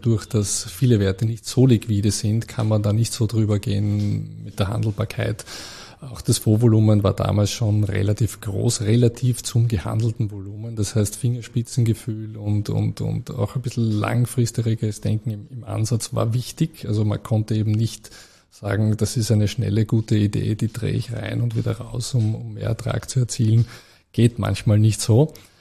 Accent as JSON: {"language": "German", "region": "Vienna", "country": "Austria", "tie": "born or raised there", "lives_now": "Switzerland", "said": "Ich bin ja Österreicher, ich bin in Wien geboren, in Wien aufgewachsen, ich habe in Wien studiert"}